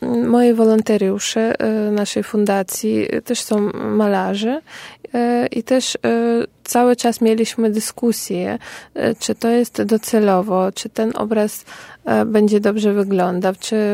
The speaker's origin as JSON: {"language": "Polish", "country": "Ukraine", "said": "Jestem dumna, że jestem Ukrainką"}